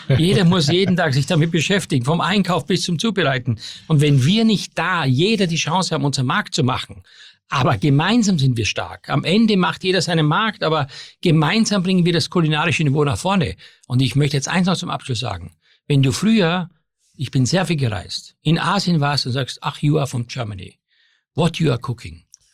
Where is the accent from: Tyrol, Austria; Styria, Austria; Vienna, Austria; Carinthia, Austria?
Styria, Austria; Ich habe das miterlebt in meinem Heimatland Steiermark.